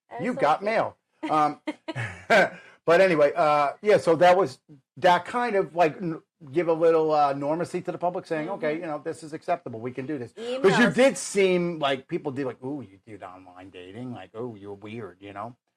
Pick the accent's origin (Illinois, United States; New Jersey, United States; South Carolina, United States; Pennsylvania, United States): New Jersey, United States; I'm from Jersey, so it's all the same thing, right?